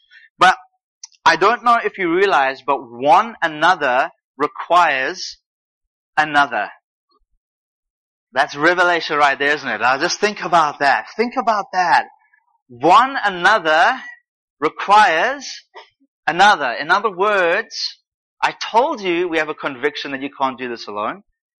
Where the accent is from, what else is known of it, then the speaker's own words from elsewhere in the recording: South Africa; So I'm from South Africa, and there's an African proverb that goes like this.